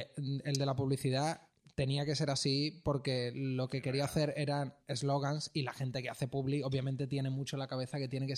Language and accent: Spanish; Utrera, Andalusia, Spain; now in Madrid, Spain; decidí grabarme en un fin de semana que bajé a mi pueblo, que yo soy de Utrera, un pueblo de Sevilla.